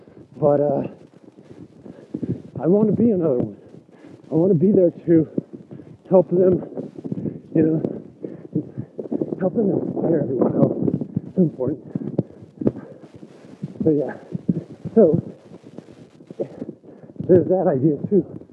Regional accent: California, United States; now in Barcelona, Spain; So, I don't know if you know, but I'm from California, but I don't live in California. I live in Barcelona, Spain. I've been out here for like 14 years now, right?

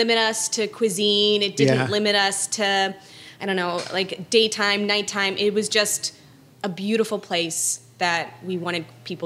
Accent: Maryland, United States; Born and raised outside of Baltimore.

